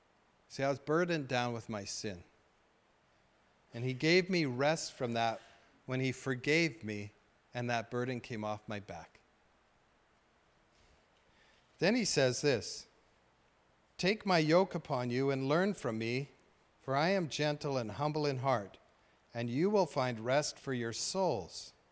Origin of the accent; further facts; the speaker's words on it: Fort St. John, British Columbia, Canada; I grew up in Fort St. John. I was a redneck.